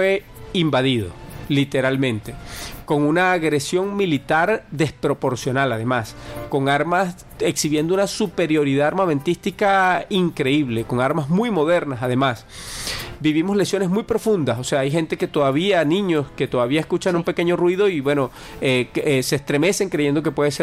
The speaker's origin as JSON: {"language": "Spanish", "country": "Venezuela", "said": "de lo más esencial que somos como venezolanos y como latinoamericanos."}